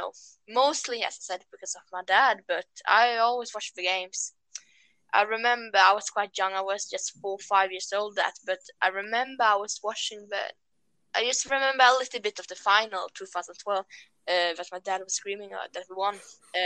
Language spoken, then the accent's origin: English; Sweden; English is a second language; so that works mostly. I'm 13 years old, and I'm from Sweden.